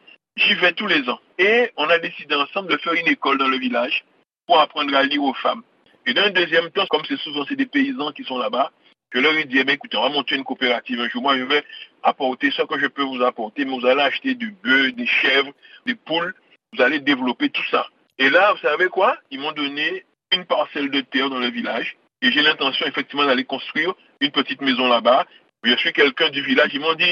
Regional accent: Guadeloupe; Moi, je ne suis pas béninois. Mais j'ai même dit que je vais prendre la nationalité béninoise si on me la donne. On me l'a proposé, je vais la prendre. Je suis guadeloupéen, même temps je suis français.

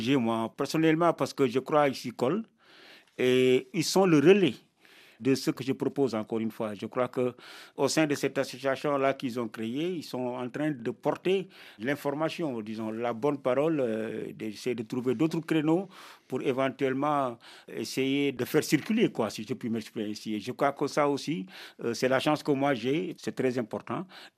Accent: Senegal; born there; De toute façon, je suis sénégalais. Parce que je suis né au Sénégal, je parle wolof

